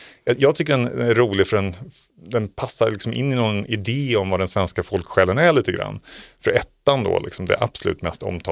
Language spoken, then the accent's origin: Swedish; Gothenburg, Västra Götaland County, Sweden; Göteborg kan jag känna som göteborgare